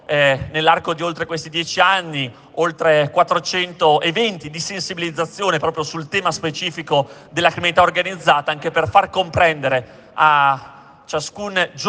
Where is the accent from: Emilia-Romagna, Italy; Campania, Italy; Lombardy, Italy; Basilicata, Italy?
Emilia-Romagna, Italy; sono dell'Emilia Romagna